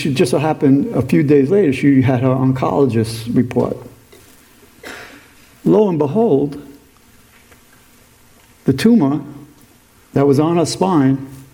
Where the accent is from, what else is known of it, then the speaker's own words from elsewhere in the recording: New York City, New York, United States; I'm born and raised in New York City.